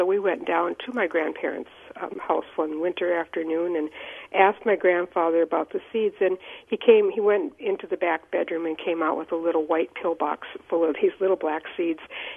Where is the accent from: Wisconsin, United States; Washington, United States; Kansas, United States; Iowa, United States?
Iowa, United States; Well, when I was growing up in Northeast Iowa, one of my favorite childhood memories was visiting my grandparents.